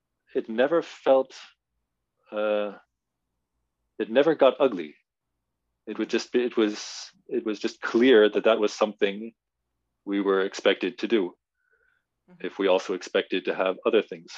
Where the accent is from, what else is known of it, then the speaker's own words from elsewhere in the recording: Virginia, United States; And we were a bit eccentric in the area where we grew up in Virginia, in that there was no string program in the schools.